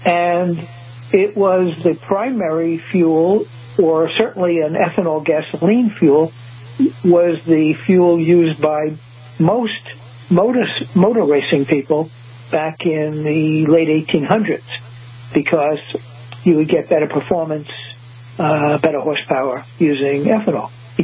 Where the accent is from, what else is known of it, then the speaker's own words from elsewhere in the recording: Brooklyn, New York, United States; Growing up in Brooklyn, sometimes people say to me, well, how did you get this knowledge about ethanol?